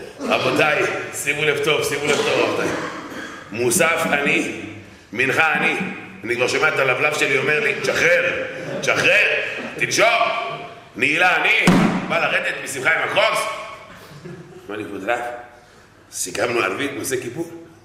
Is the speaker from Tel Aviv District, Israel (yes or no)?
yes; Bnei Brak, Tel Aviv District, Israel; ואני בתור בני ברקי, סקרה, אתם יודעים, בני ברקי, רוצים לדעת הכל